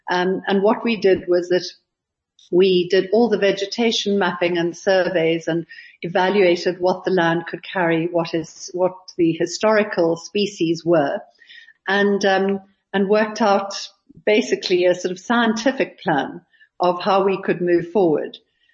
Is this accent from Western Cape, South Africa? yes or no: no; Johannesburg, Gauteng, South Africa; because I grew up in Joburg